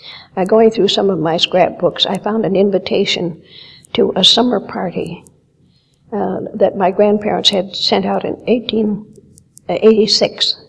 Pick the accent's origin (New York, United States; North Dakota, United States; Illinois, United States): North Dakota, United States; I grew up on the North Dakota side.